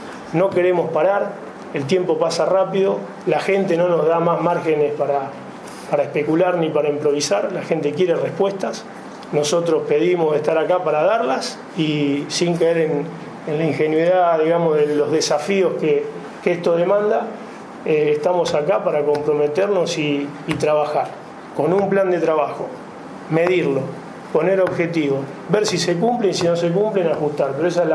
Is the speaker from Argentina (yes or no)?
yes; Santa Fe, Argentina; creo que como santafesinos, independientemente de todas las banderías